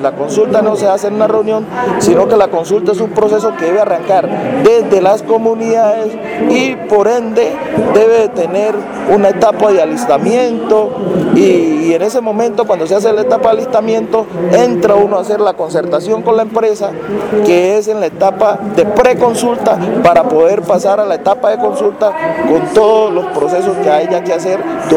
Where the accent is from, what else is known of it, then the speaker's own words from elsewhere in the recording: Suárez, Cauca, Colombia; vengo del departamento del Cauca, del municipio de Suárez, de un corregimiento llamado La Toma.